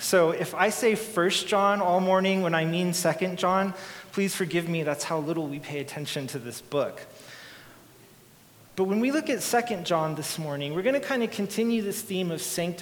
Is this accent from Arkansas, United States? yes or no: no; Albuquerque, New Mexico, United States; Now, if you were here last week, you heard me share that I'm from Albuquerque, that I grew up in New Mexico